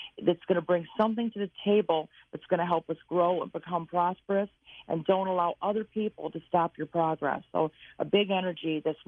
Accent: Flint, Michigan, United States; also born or lived in Detroit; born, in Detroit. Raised outside of Flint on a little farm, but was born in Detroit, so proud to say I'm from Old Town.

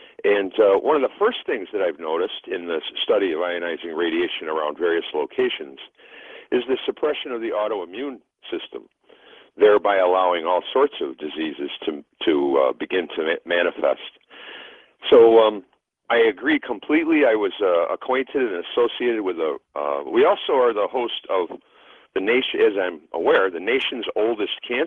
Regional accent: Niagara Falls, New York, United States; I hail from Niagara Falls, New York, Western New York State

